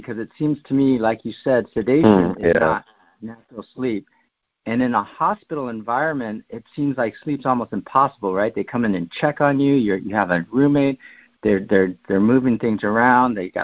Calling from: Cupertino, California, United States; I'm calling in from Cupertino, California.

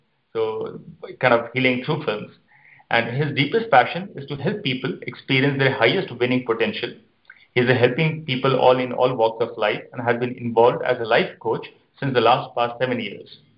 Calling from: Ahmedabad, Gujarat, India; I'm joining in from Gandhi Ashram, Ahmedabad.

